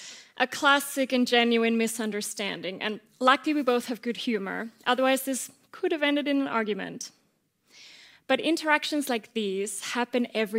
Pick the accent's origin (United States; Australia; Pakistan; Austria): Austria; first language Austrian German; English is a second language; What I didn't tell you so far is that I'm from Austria, so my first language is Austrian German